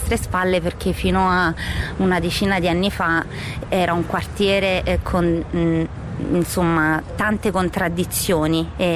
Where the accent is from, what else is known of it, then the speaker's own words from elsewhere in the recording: Naples, Campania, Italy; Io sono nata e cresciuta a Rione Sanità